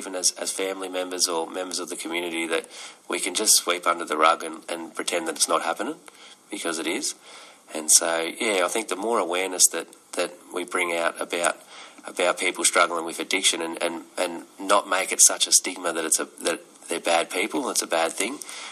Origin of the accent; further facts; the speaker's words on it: Shepparton, Victoria, Australia; I'm from the tribe the Bangarang. And, I grew up here in Shepparton.